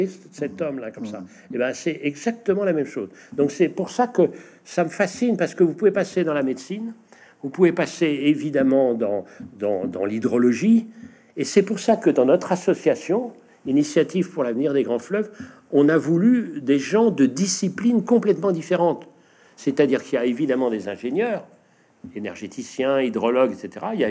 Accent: Brittany, France; Des marées qui, chez nous, en Bretagne Nord, sont très fortes

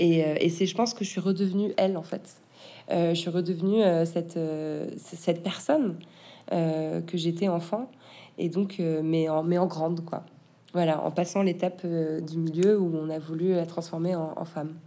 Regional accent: Marseille, Provence-Alpes-Côte d'Azur, France; mon grand-père était marseillais. Je suis marseillaise, même si ça ne se voit pas. En fait, je suis hyper marseillaise.

